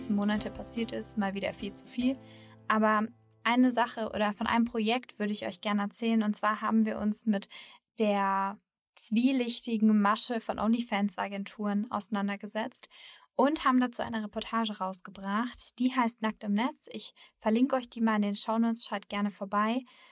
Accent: Germany; Ich glaube, das lieben die Deutschen so. Ich meine, ich ziehe mich ja selbst als Deutsche dazu, so ist es nicht.

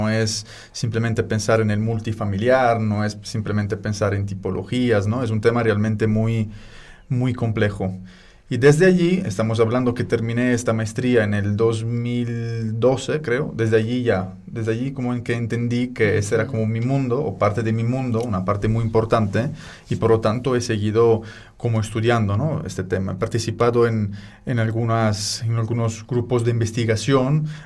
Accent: Sardinia, Italy; yo soy italiano, vengo de Sardeña y me gradué en Alghero, en la Facultad de Arquitectura, Urbanismo y Diseño de Alghero, ¿no? Que es una ciudad muy pequeña en el norte de Sardeña.

